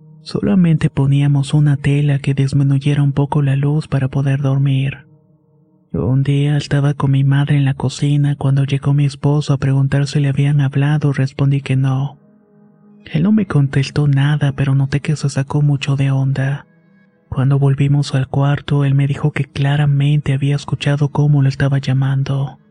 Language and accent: Spanish; Uyuni, Potosí, Bolivia; Soy de Uyuni, Bolivia